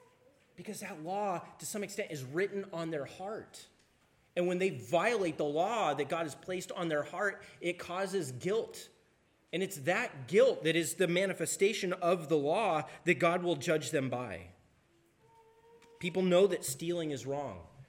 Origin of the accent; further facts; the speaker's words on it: Tri-Cities, Washington, United States; I grew up in the Tri-Cities, and there was always talk of radiation because we had the Hanford Project there.